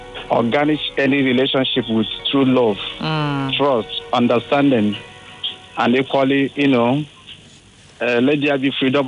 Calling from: Lekki, Lagos, Nigeria; calling from Lekki.

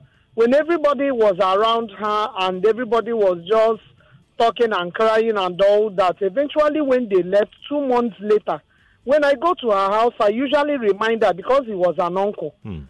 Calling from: Nigeria; I'm calling you from Ajayi State.

